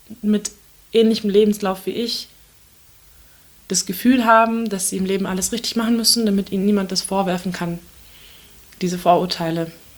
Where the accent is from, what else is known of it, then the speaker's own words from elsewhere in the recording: Turkey; now in Germany; Also ich als Türkin in Deutschland